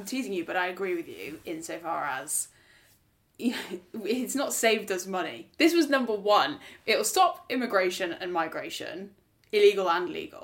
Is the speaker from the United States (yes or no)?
no; Leeds, Yorkshire and the Humber, United Kingdom; I come from Leeds, and this is a place where I could not stay if I wanted a job in media.